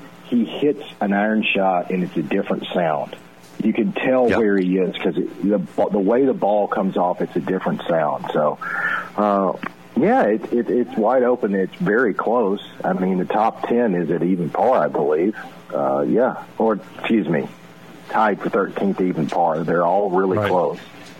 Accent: Tuscaloosa, Alabama, United States; And I grew up in Tuscaloosa and you pretty much didn't have a choice but to watch and want to be a part of Alabama football.

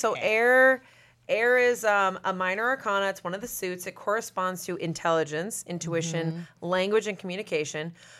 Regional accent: Massachusetts, United States; I'm from Massachusetts, very close to Salem. Like, I grew up in spooky Massachusetts with like fog over the ocean.

